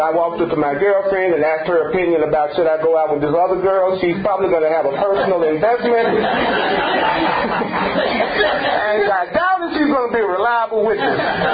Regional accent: the South, United States; But like we said, I'm from the South, we like to say gone.

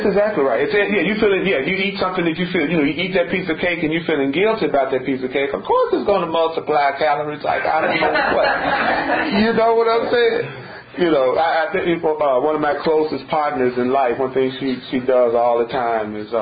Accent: the South, United States; as a young black guy growing up in the South.

